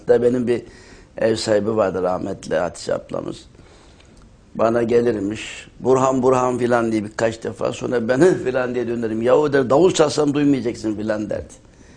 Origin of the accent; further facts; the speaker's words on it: Şıhlı, Kayseri, Turkey; Ben memleketim Kayseri, Develi ilçesinden bir kasabasından, Şıhlı kasabasından. Orada ilkokulu falan orada okudum.